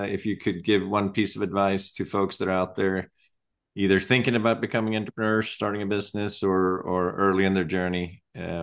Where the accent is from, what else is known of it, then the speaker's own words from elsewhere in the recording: Sweden; English is a second language; now in United States; I grew up in Sweden, and when I moved here in the to the States